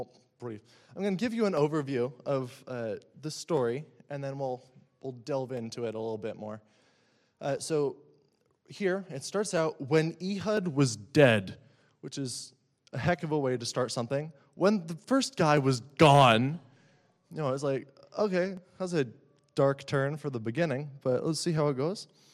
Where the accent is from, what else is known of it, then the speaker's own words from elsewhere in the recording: United States; Jael works for me because I'm an American.